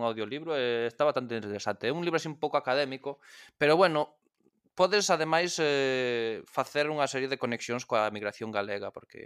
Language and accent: Galician; Vigo, Galicia, Spain; son de Vigo, máis ou menos sei como é a situación lingüística da miña cidade.